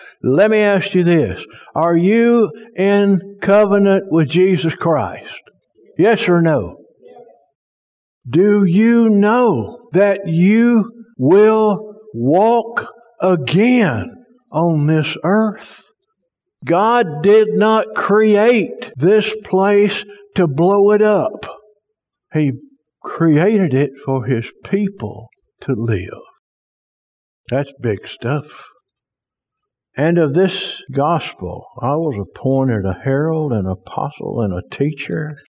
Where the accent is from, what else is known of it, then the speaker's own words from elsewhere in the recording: Spring Hill, Louisiana, United States; I was raised in Spring Hill, Louisiana, and if you said stuff you shouldn't say, you didn't come in here and get a switch.